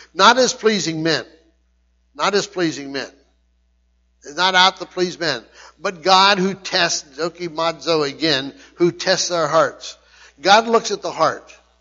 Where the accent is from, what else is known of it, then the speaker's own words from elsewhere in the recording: Shickshinny, Pennsylvania, United States; I'm from Shikshini. Anyone from Shikshini, you'll know that they're not eloquent in speech.